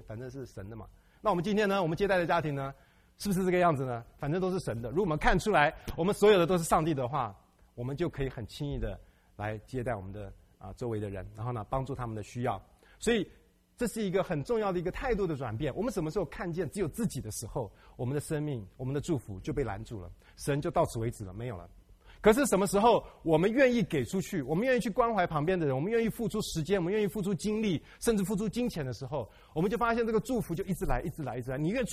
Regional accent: China; 我们中国人，什么传子不传女

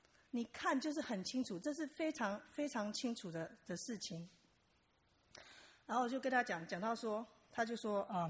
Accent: China; being 是说我是中国人，我这是我没有办法改变的东西

